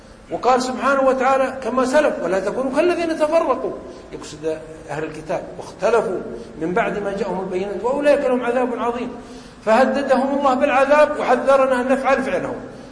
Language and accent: Arabic; Ha'il Province, Saudi Arabia; تعرف جبل سلمى وآجة في حائل عندنا في السعودية